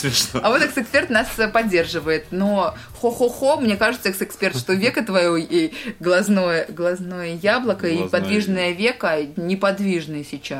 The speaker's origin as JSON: {"language": "Russian", "town": "Kolomna", "region": "Moscow Oblast", "country": "Russia", "tie": "born or raised there", "said": "в моем родном городе, в Коломне"}